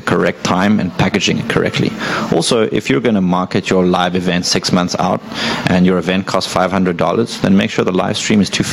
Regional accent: South Africa; You can hear I'm not from the U.S., so I'm South African.

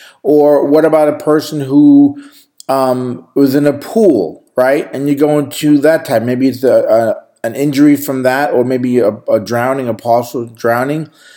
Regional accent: New York, United States; accent: New York; That's my New York accent coming out there.

